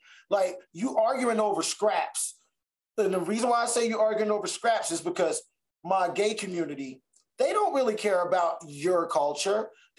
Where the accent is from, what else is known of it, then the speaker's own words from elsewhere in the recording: Trenton, New Jersey, United States; I'm an underdog, dude. I'm from New Jersey. I'm from Trenton, New Jersey.